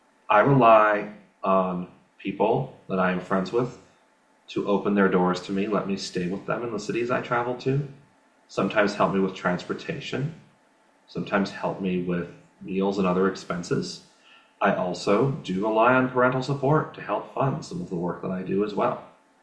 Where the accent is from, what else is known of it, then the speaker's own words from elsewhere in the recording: Northbrook, Illinois, United States; So when I'm not traveling and I'm back in my hometown of Northbrook, Illinois